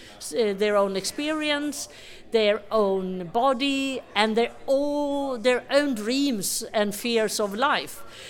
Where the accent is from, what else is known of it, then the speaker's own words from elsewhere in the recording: Sweden; and I come from Sweden.